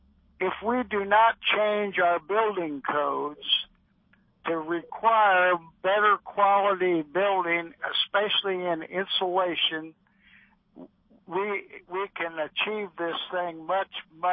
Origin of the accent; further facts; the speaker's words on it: Columbus, Indiana, United States; now in Indianapolis, United States; Well, no, I'm from Columbus.